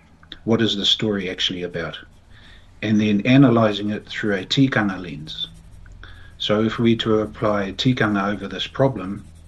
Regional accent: Rotorua, Bay of Plenty, New Zealand; Well, born and bred in Rotorua. So grew up in the 80s

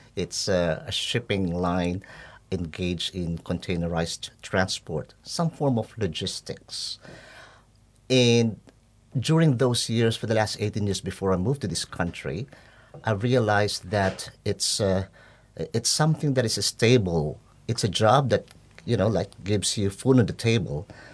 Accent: Manila, Metro Manila, Philippines; I am born and raised in Manila, the Philippines. I'm also a Catholic. I grew up as a Catholic, and I studied in Catholic schools.

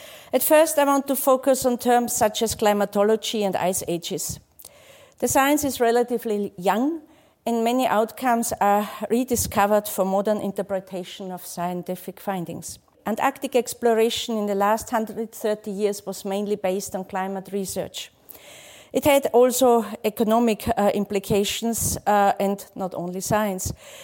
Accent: Austria; English is a second language; I'm originally from Austria, so therefore my accent.

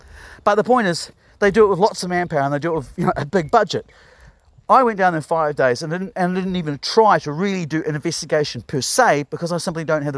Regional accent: Christchurch, Canterbury, New Zealand; I'm from Christchurch. I know my city. I know some of these people, and have known them for years.

